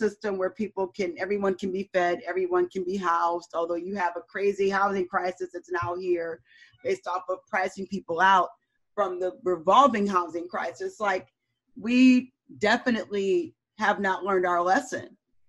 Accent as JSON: {"language": "English", "region": "Michigan", "country": "United States", "said": "you know, I'm from Michigan. I'm used to crazy. I'm used to like militia."}